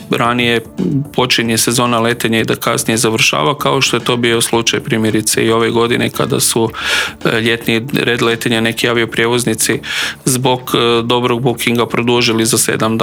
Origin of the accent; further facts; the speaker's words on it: Primorje-Gorski Kotar County, Croatia; S obzirom da ja dolazim sa Kvarnera